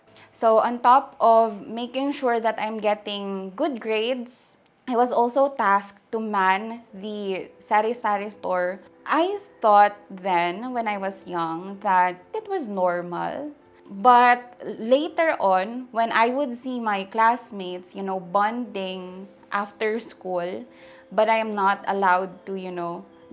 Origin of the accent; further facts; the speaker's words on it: Gamay, Eastern Visayas, Philippines; English is a second language; So I grew up in Gamay, Northern Samar. It's actually a very far-flung area, 8 hours away from the nearest airport.